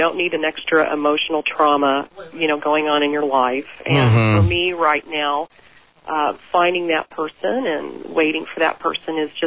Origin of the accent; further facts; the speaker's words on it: California, United States; born there; You know, that's funny because I was born in the Mojave Desert.